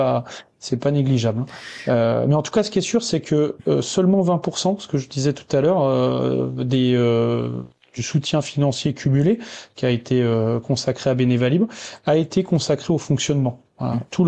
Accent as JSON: {"language": "French", "region": "Bourgogne-Franche-Comté", "country": "France", "said": "même si je suis jurassien"}